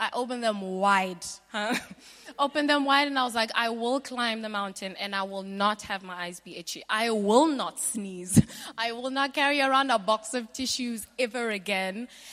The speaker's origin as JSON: {"language": "English", "country": "Botswana", "tie": "born or raised there", "said": "I grew up in Botswana, so it's a very dry place."}